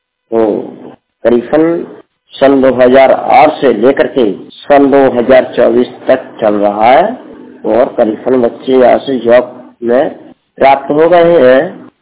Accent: Agra, Uttar Pradesh, India; मैं जिला आगरा से बिलोंग करता हूँ।

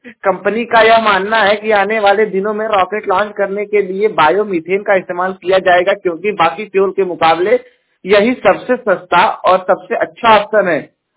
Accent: Jaunpur, Uttar Pradesh, India; और मैं उत्तर प्रदेश के जौनपुर जिले का निवासी हूं

